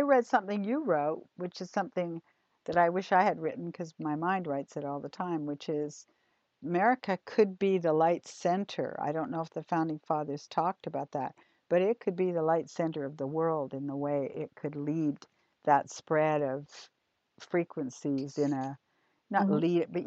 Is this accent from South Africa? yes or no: no; Canada; now in United States; I'm from Canada